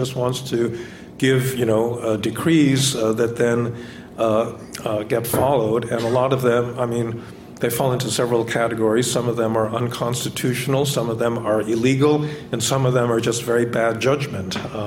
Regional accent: United States; I never thought, you know, as an American, you'd see a president who regarded his office as a big money-making opportunity.

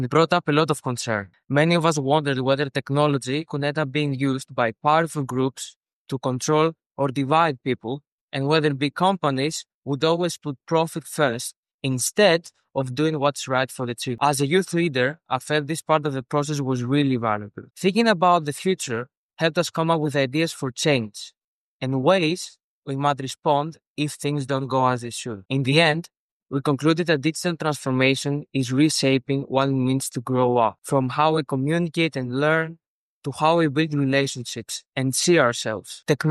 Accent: Greece; English is a second language; I am 17 years old and I am from Greece.

